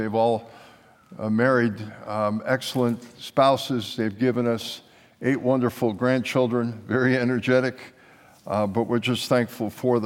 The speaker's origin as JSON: {"language": "English", "region": "New York", "country": "United States", "said": "We're both from New York. I recognized her accent. She recognized my accent."}